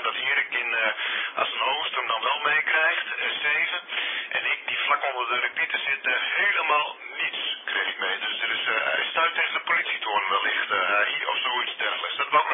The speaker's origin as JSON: {"language": "Dutch", "town": "Assen", "region": "Drenthe", "country": "Netherlands", "said": "… uit Assen."}